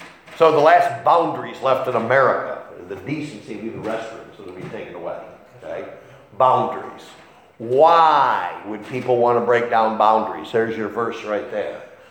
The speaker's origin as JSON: {"language": "English", "town": "Machias", "region": "Maine", "country": "United States", "tie": "born or raised there", "said": "I remember as a boy growing up in Machias"}